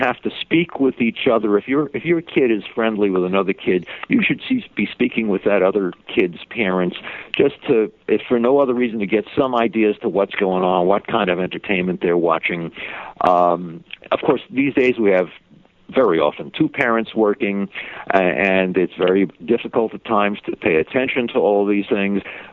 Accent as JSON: {"language": "English", "region": "Connecticut", "country": "United States", "said": "I'm from Connecticut, and I'm talking to you from Connecticut"}